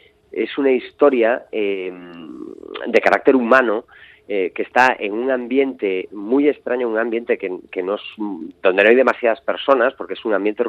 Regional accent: Galicia, Spain; pero al mismo tiempo soy muy gallego

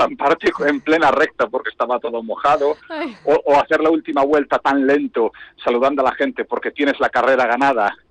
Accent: Galicia, Spain; pues primo hermano de los gallegos, le aplico la frase, que es que somos profesionales del resentimiento

